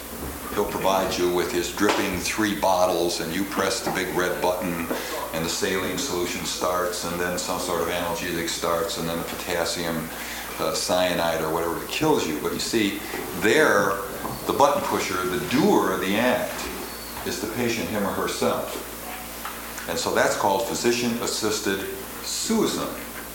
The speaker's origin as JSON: {"language": "English", "region": "Michigan", "country": "United States", "said": "over in my home state of Michigan, where I hail from."}